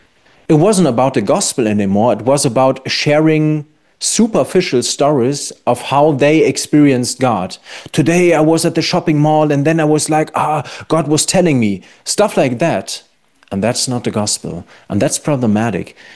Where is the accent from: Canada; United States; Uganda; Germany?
Germany; Kamen, North Rhine-Westphalia; we grew up in Kamen, and at the main center of Kamen, there's a big skate park.